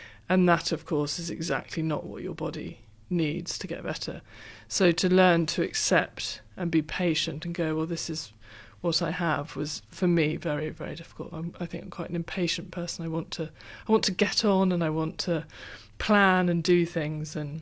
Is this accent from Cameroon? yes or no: no; United Kingdom; as a Brit, it's often you fib, complaining